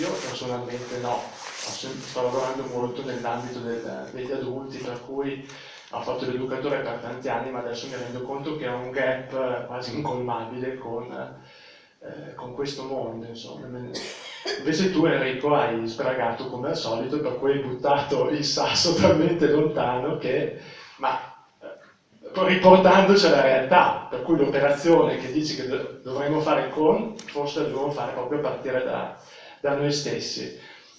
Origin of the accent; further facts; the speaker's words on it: Viadana, Lombardy, Italy; vengo da Viadana.